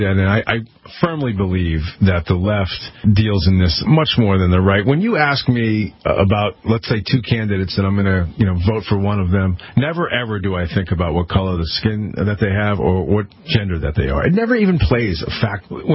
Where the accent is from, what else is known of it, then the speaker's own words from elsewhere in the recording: Connecticut, United States; Even in my home state of Connecticut, it's a constant.